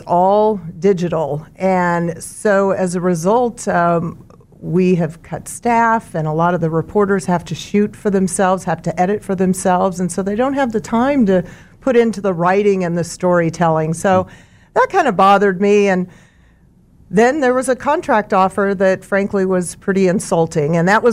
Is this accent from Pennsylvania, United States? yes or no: no; Mulvane, Kansas, United States; I grew up in Mulvane on a farm.